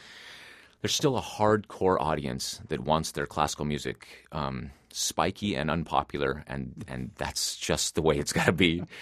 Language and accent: English; Gardnerville, Nevada, United States; also born or lived in Reno, Nevada; Yeah, I grew up near there in a little farming town called Gardnerville. I actually lived all over the state because my dad worked for the state of Nevada, but always in very small towns, usually population 3,000, 4,000, 5,000.